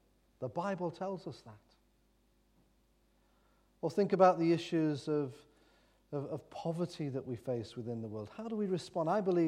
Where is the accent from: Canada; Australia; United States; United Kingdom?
United Kingdom; England; I mention I'm English, and some people just go, they groan. So then I say … my mother was from Scotland.